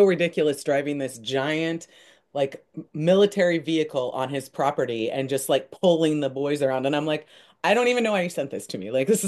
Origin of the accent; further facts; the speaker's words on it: Alaska, United States; No, girl, I'm from Alaska.